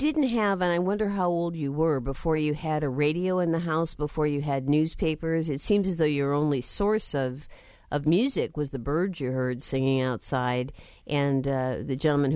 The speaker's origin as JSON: {"language": "English", "town": "Chicago", "region": "Illinois", "country": "United States", "tie": "born or raised there", "said": "he's joining us from the studios of WBEZ in Chicago, Illinois, which is my hometown as well."}